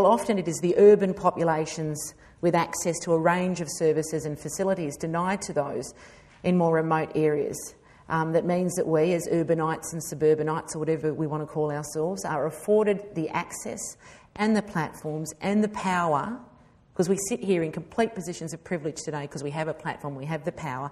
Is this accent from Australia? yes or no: yes; La Perouse, New South Wales, Australia; also born or lived in Sydney; I am from the Wiradjuri Nation of Central New South Wales. My mob's from Cowra. I was born in Gadigal country. Most of you will know that as the city of Sydney. And I've spent most of my life living on Dharawal land out at La Perouse.